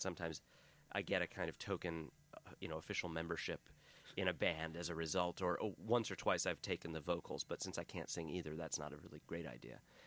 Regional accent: New York City, New York, United States; born there; I was born in Manhattan. my parents were living in Soho before it was a place where people were really supposed to live. They were in an illegal loft

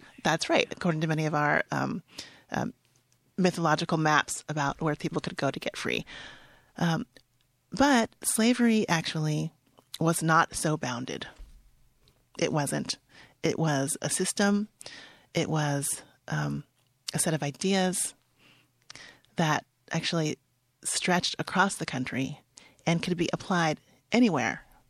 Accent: Cincinnati, Ohio, United States; moved away as an adult; now in Michigan, United States; When I was raised in Cincinnati, Ohio, and I was cognizant of the Ohio River as being a line between slavery and freedom. And I developed an identity, a regional identity, that was informed by that idea.

